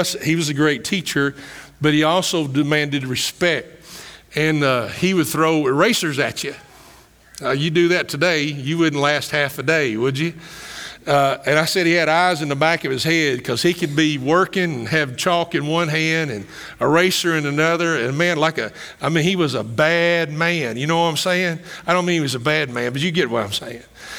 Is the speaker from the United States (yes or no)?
yes; Kentucky, United States; But I grew up in Greene County from second grade to eighth grade.